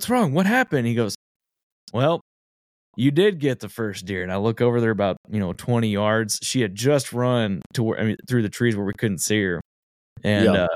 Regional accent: Texas, United States; Born and raised in Central Texas.

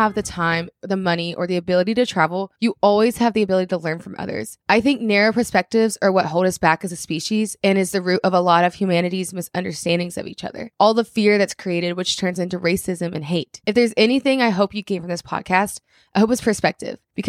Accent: Alabama, United States; now in Atlanta, United States; I grew up in Alabama, where I do appreciate growing up Southern, and I'm very proud to be Southern.

